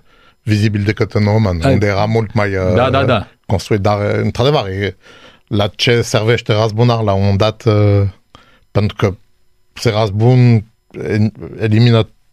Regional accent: Corsica, France; Romanian is a second language; Pentru că eu sunt din Corsica, născut în Corsica și din satul meu

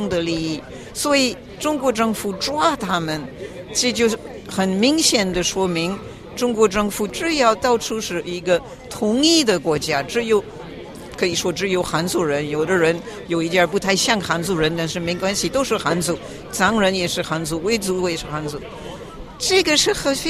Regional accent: France; Chinese is a second language; 我们法国人还是认为人权是最重要，民主是最重要

